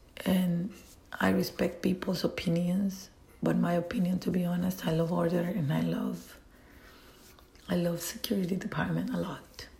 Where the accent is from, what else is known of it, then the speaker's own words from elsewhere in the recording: El Salvador; English is a second language; my background is Latin American. I'm from El Salvador.